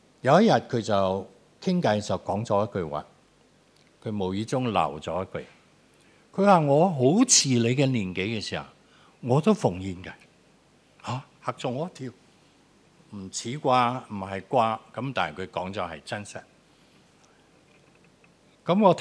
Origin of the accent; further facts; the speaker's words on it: Malaysia; now in Hong Kong; 咁我喺马来西亚，我系马来西亚人嚟噶，系咪？点解会跑到香港嚟咧？